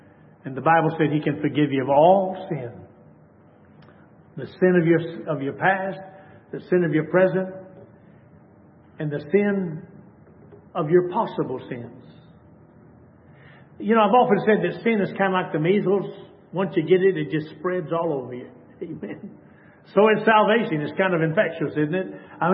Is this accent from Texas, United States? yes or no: yes; Texas, United States; I grew up in Dallas County, Texas. I mean, there were cars, just mass people everywhere.